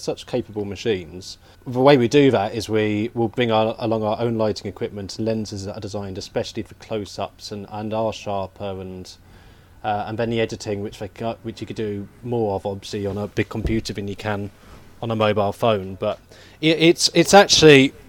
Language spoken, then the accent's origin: English; Cambridge, East of England, United Kingdom; So I was raised in Cambridge